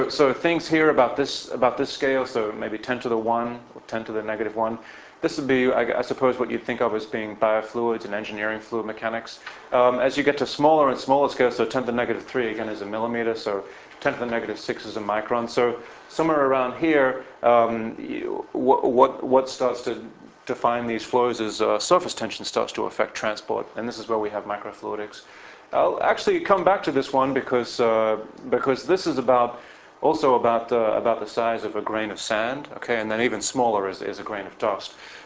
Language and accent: English; Texas, United States; And I'm from Texas too, so I couldn't help myself. I have to, ethnocentric Texan, you know.